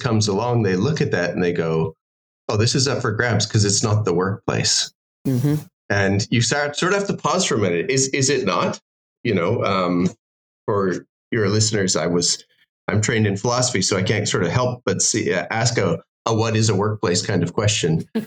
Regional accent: Alberta, Canada; now in Singapore; So I live in Singapore. I don't have a definitively Singaporean accent when you hear me. I'm from Southern Alberta.

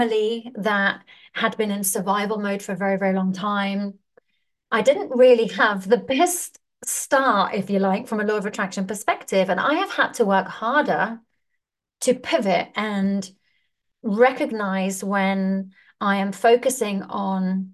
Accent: Zimbabwe; also born or lived in Johannesburg; growing up in Zimbabwe and then Johannesburg, and growing up in a house affected deeply by alcohol and mental health issues.

